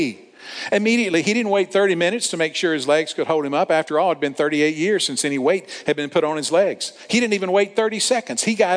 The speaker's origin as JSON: {"language": "English", "region": "Tennessee", "country": "United States", "tie": "born or raised there", "said": "I was also looking up some laws in my home state of Tennessee, and man, am I embarrassed."}